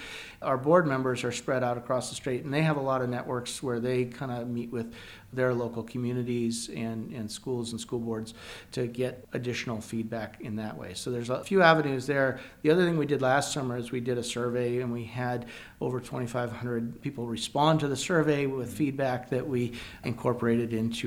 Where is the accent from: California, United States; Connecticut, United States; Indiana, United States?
California, United States; now in Washington, United States; No, I grew up in California.